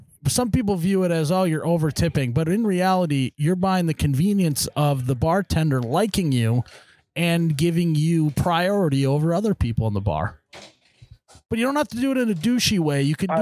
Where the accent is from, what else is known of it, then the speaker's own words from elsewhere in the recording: Fargo, North Dakota, United States; I'm from Fargo. We probably would say they've been through the wood chipper.